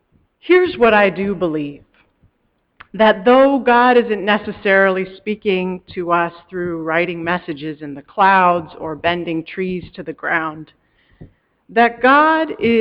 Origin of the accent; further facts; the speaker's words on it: Iceland; when I was growing up in Iceland